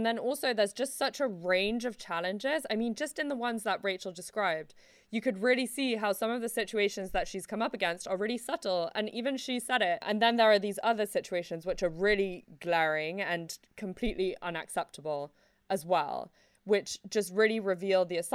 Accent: Mexico City, Mexico; because I grew up in Mexico City.

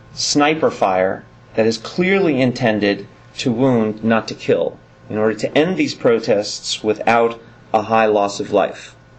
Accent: New York, United States; So as I'm originally from New York

